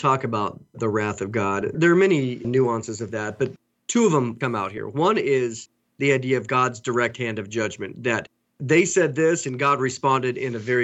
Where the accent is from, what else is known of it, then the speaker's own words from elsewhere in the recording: Oregon, United States; I grew up in Oregon. It's way different than when I was there as a kid.